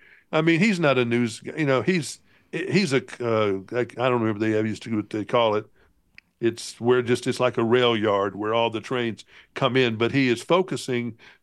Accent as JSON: {"language": "English", "region": "Alabama", "country": "United States", "tie": "born or raised there", "said": "The fact that Alabama can't get a lottery passed, we're one of the few states in the country, my home state, that can't get a lottery passed."}